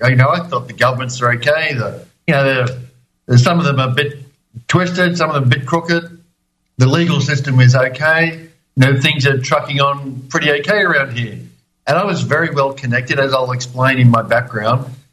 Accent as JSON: {"language": "English", "town": "Wagga Wagga", "region": "New South Wales", "country": "Australia", "tie": "born or raised there", "moved": "as an adult", "lives_now": "Europe", "said": "My accent has changed a little bit because I've been in Europe for 11 years now. But I grew up in a small town in rural Australia, halfway between Sydney and Melbourne, a place called Wagga Wagga."}